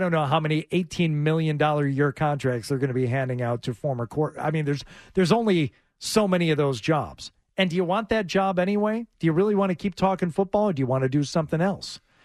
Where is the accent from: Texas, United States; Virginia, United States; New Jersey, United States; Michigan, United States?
Michigan, United States; Detroit; now in Boston, United States; Well, actually, I'm from Detroit originally, but now I live in Boston and I work as a sports talk host.